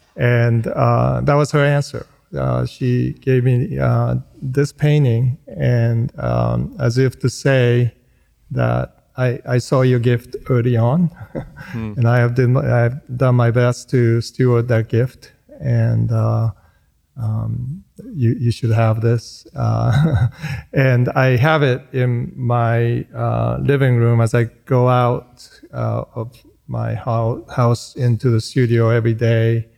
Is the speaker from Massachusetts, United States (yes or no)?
yes; Boston, Massachusetts, United States; born there; also born or lived in Japan; And I was born in Boston, I was born because my father, who was a leading research scientist in acoustics and phonetics, was doing his postdoc work with Noam Chomsky at MIT.